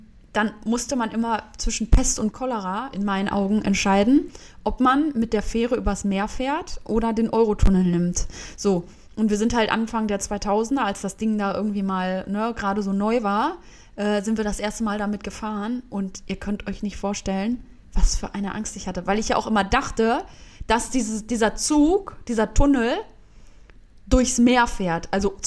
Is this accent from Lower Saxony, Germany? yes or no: no; Soest, North Rhine-Westphalia, Germany; ich komme ja ursprünglich aus Soest und da gibt es die Münnetalsperre.